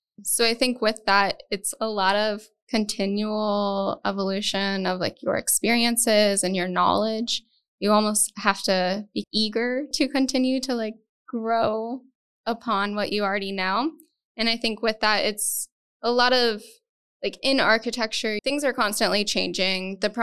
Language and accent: English; Ohio, United States; I mean, I'm also from Appalachia, Eastern Ohio.